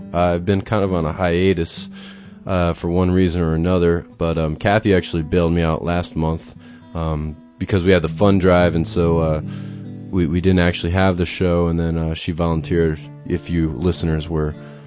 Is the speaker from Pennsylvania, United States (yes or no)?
yes; Hawley, Pennsylvania, United States; We're going into Pennsylvania, and you know that I'm actually from Hawley, so that's kind of my stomping grounds.